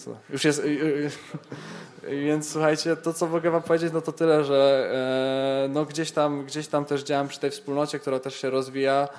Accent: Gdańsk, Pomeranian Voivodeship, Poland; Bo ja pochodzę z Gdańska i ostatnie 4 lata jeszcze mieszkałem w Gdańsku.

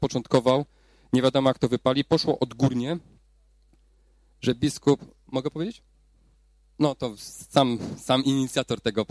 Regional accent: Tychy, Silesian Voivodeship, Poland; no ja z Tychów

